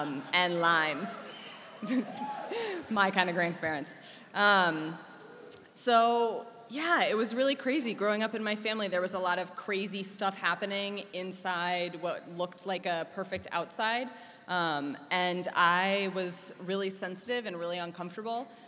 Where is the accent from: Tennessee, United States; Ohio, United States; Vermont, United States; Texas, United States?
Ohio, United States; I grew up in Ohio. I saw you lone Ohioan over there. Yep. I grew up in Ohio, and I grew up in a family.